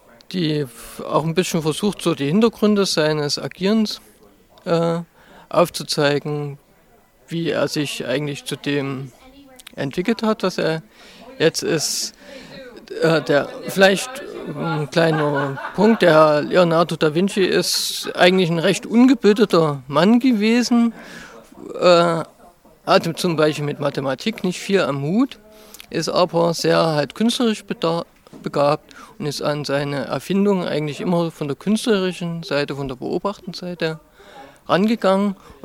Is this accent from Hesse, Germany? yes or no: no; Leipzig, Saxony, Germany; ich komme auch aus Leipzig, wie der Vorredner.